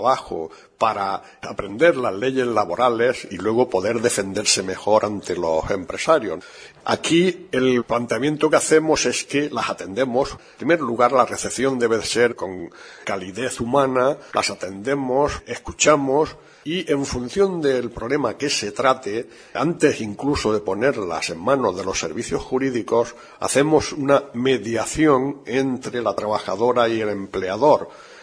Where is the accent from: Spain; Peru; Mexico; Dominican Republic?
Spain; Andalusia; Yo, como decías al principio, vengo de Andalucía.